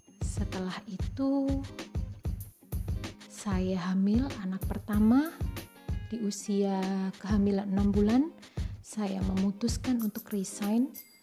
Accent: Malang, East Java, Indonesia; born there; Saya lahir di Kota Malang, jadi saya Arema asli. Tanggal lahir saya 7 Maret 1986. Jadi saat ini saya berusia 33 tahun.

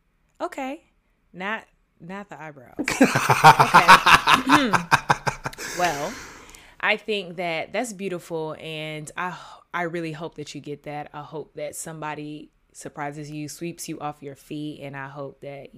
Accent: Atlanta, Georgia, United States; Of course, I'm from Atlanta, so it was definitely cute to be booed up.

